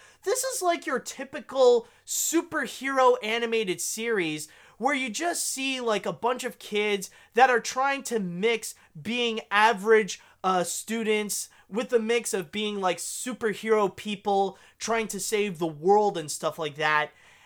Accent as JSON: {"language": "English", "country": "Canada", "said": "as a Canadian, I am actually very familiar with Reboot. I remember when I was very young, growing up in the 90s"}